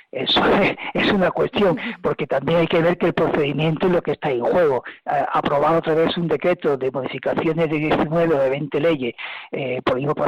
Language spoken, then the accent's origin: Spanish; Andalusia, Spain; Y muchas veces no somos capaces de pensar como andaluces porque tenemos sobreinformación del resto de España, pero no de nuestro propio territorio.